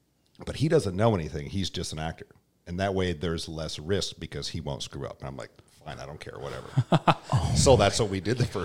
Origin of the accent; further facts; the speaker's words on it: Iowa, United States; So my background is I'm originally from Iowa, and I started at John Deere in the Dubuque, Iowa factory in 2001.